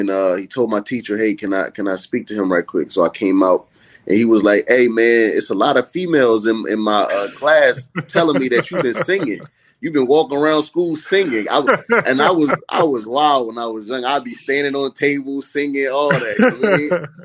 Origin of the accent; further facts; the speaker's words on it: Smyrna, Delaware, United States; I'm just a kid from a small town, man. I'm from Smyrna, Delaware, man. It's hard to even find it on the map.